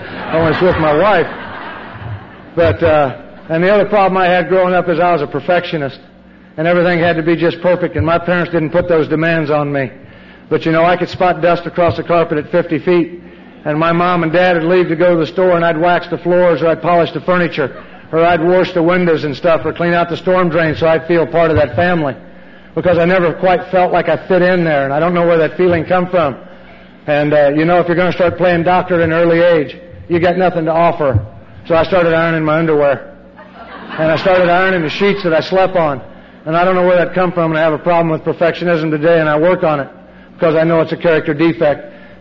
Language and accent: English; Danville, Illinois, United States; born there; I was born in Danville, Illinois.